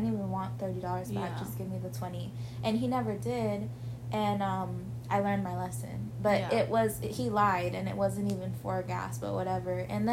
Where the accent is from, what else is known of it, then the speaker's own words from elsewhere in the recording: Salt River, Arizona, United States; Like, so where we come from Salt River, and people get a significant amount of money when they turn 18 to, mm-hmm, when they're 21, mm-hmm, because we get trust funds, and then we also get per capita.